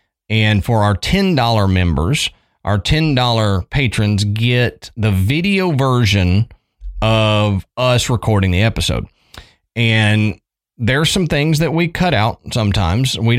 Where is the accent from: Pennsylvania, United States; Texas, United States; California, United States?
Texas, United States; also born or lived in Tennessee; I used to know Spanish when I lived in Texas originally. Growing up in Texas, you just kind of absorb it. And so I was fairly well bilingual. Well, I lived in Tennessee for 15 years, and I forgot most of it.